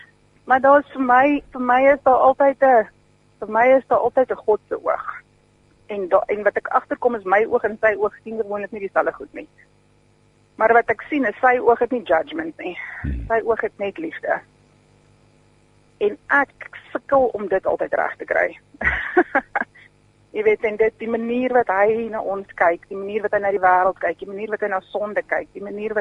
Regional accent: Gauteng, South Africa; ek is nie van Oudtshoorn nie, ek kom aanvanklik van Transvaal af.

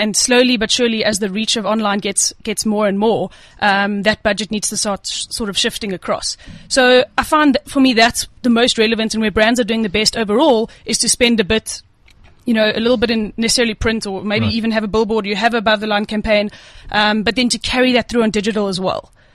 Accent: United Kingdom; I'm British, so I don't tan very easily.

